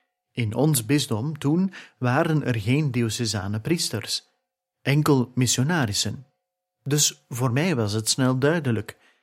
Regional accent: Kinshasa, DR Congo; Zoals ik eerder zei, ben ik dus afkomstig uit Congo-Kinshasa.

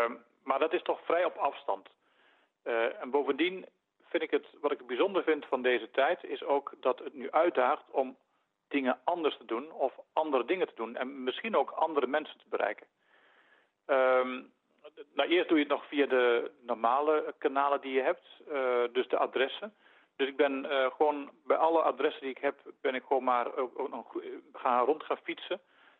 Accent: Netherlands; now in Leuven, Belgium; En je hoort aan mijn tong vallen, ik ben Nederlander van afkomst en ik ben lid van de Orde van de Augustijnen.

